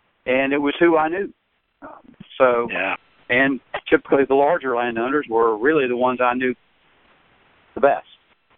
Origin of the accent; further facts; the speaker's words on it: Florida, United States; Well, I grew up in Central Florida and worked in the orange groves and went to the University of Florida